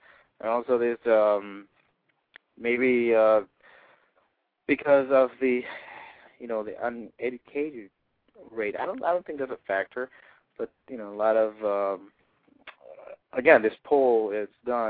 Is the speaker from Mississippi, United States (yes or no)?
no; Wisconsin, United States; let's go to Wisconsin, because we're from Wisconsin, you know.